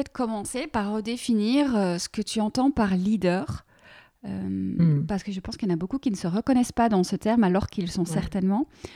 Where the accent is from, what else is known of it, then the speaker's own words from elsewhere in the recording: Belgium; now in France; Et donc, toi en Suisse, moi, je suis belge, il y a un beau mélange.